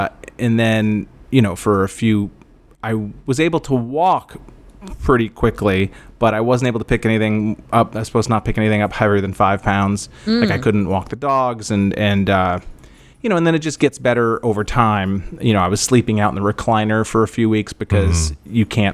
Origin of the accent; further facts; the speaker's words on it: Ireland; And I'm Irish.